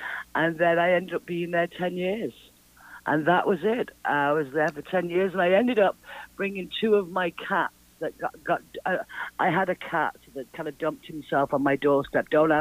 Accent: England, United Kingdom; born there; I was born in England.

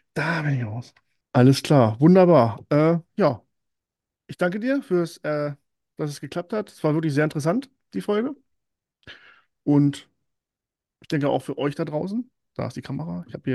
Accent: Hanover, Lower Saxony, Germany; Ich komme ja aus der Region Hannover. Ist ja jetzt nicht so weit nach oben.

